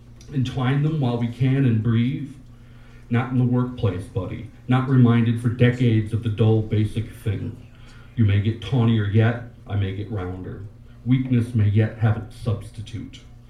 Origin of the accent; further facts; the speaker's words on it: Chicago, Illinois, United States; now in New York, United States; We both moved to New York. We're both from Chicago.